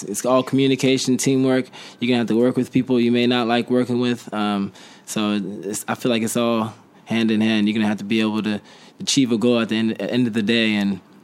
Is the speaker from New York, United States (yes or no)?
no; California, United States; This is the closest I'm going to get since I'm from California, so yeah.